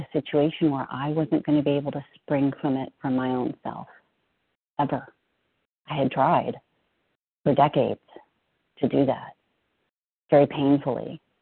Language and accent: English; California, United States; I'm from California.